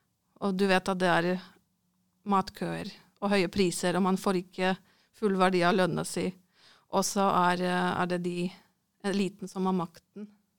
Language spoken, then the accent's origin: Norwegian; Poland; moved away; jeg har vokst opp i Polen på 80-tallet